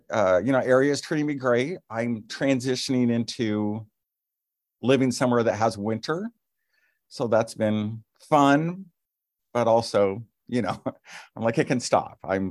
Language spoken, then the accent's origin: English; Portland, United States; I'm from Portland.